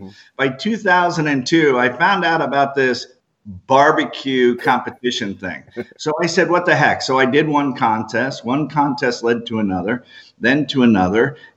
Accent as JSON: {"language": "English", "region": "New Jersey", "country": "United States", "tie": "born or raised there", "also_born_or_lived": "Staten Island", "said": "I was born in Staten Island, grew up in New Jersey."}